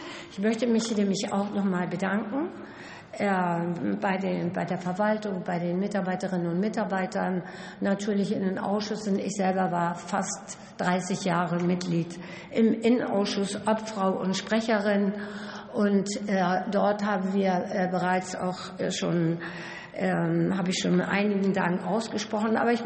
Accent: Hamburg, Germany; born there; now in North Rhine-Westphalia, Germany; Und ich sage als gebürtige Hamburgerin Tschüss und als adoptierte NRWlerin Glück auf.

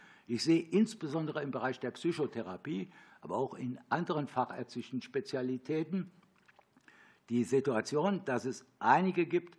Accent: Rhineland-Palatinate, Germany; ich komme vom Land, aus dem Westerwald, das merken Sie ja am bäuerlichen Auftreten

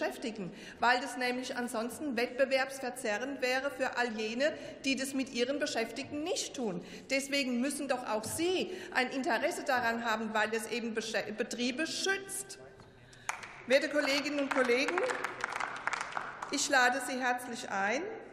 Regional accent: Rhineland-Palatinate, Germany; Ja, übrigens in Rheinland-Pfalz, da wo ich herkomme, da gibt es eine erfolgreiche Ampelregierung seit vielen Jahren.

